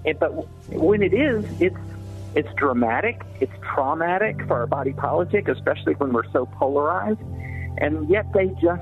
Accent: the South, United States; I grew up in the 80s. I grew up in the South in the 80s.

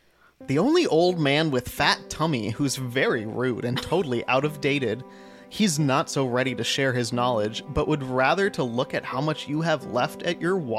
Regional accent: Ohio, United States; I'd say I'm from Ohio.

